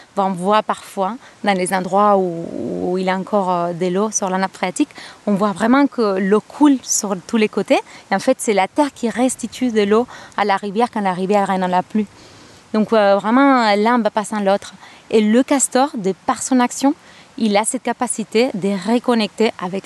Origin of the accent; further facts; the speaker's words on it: Spain; J'ai grandi en Espagne et au bord de l'eau en fait.